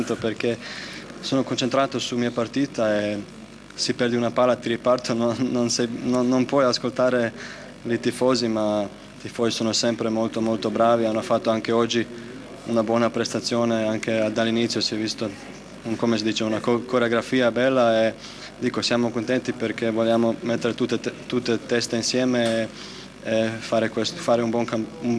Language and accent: Italian; Croatia; Italian is a second language; sono andato a Austria, sono contento, ma sono un croato.